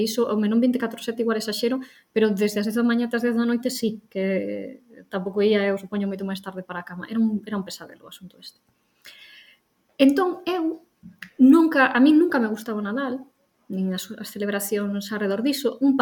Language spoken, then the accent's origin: Galician; Vigo, Galicia, Spain; Pero claro, eu son de Vigo.